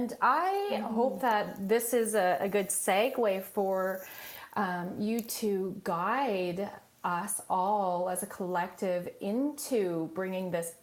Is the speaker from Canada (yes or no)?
yes; Canada; I identify more as a Canadian.